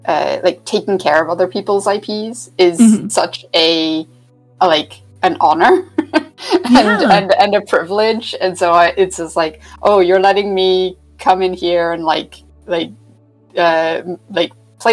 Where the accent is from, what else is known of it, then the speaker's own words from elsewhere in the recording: Cambridge, East of England, United Kingdom; born there; moved away as an adult; So I am from the UK. Okay. Specifically, I was born in Cambridge. But I haven't lived in the UK since 2011. Okay. So my accent has gotten kind of weird.